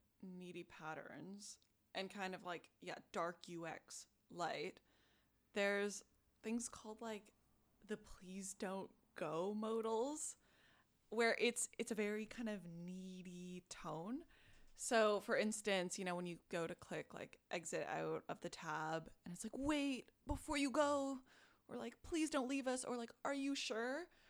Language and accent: English; Canada; like, I'm Canadian